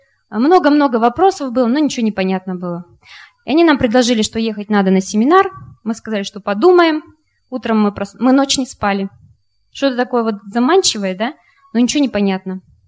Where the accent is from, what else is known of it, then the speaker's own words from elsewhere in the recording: Tatarstan, Russia; я из Татарстана, у нас принято, что если человек приходит в дом, обязательно, чтобы было что-то вкусненькое.